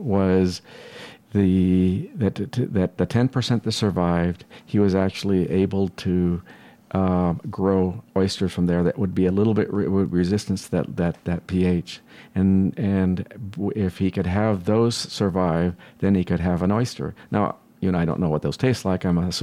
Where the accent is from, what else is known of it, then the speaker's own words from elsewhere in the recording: Washington, United States; as I mentioned, I'm from Washington State, originally going way back.